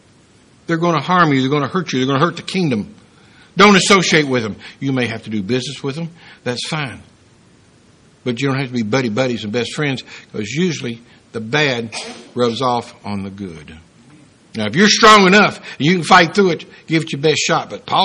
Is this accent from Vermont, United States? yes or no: no; Kentucky, United States; now I could be mistaken because I am from Kentucky, but I best remember Jesus was a Jew.